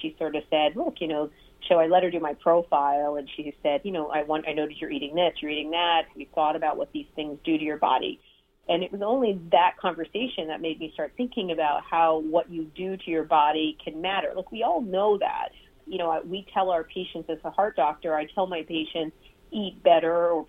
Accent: India; I'm Indian, so I grew up learning about Ayurveda

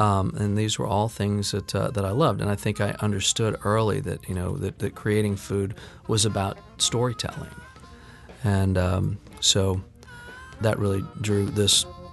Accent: New Orleans, Louisiana, United States; not the least of which is just growing up in New Orleans, where there was.

